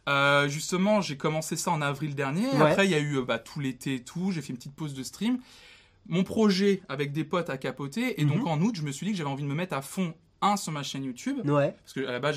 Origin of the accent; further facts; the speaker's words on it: Nantes, Pays de la Loire, France; Je suis nantais à